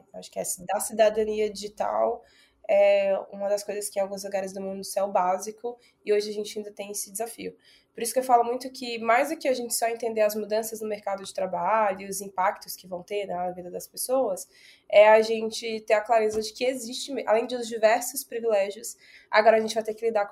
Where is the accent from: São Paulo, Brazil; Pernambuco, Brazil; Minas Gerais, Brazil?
Minas Gerais, Brazil; eu como mineiro, eu falo sempre que é do lado da montanha, né, que você tá